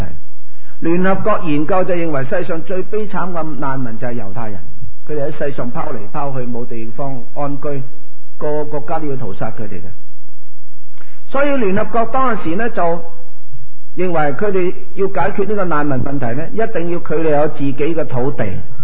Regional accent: Guangdong, China; 譬如我哋广东人，广东人其实唔系中国人嚟噶，广东人系南蛮

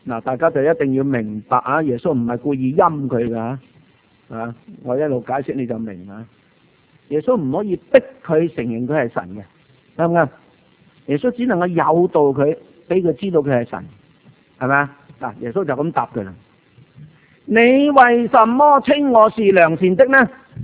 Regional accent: China; 好像我们中国人认为孔子是一个好老师啊

